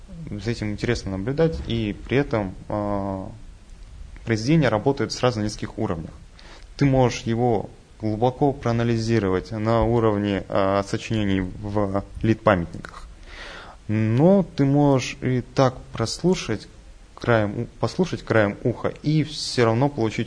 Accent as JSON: {"language": "Russian", "town": "Angarsk", "region": "Irkutsk Oblast", "country": "Russia", "said": "Я из Иркутской области, город Ангарск."}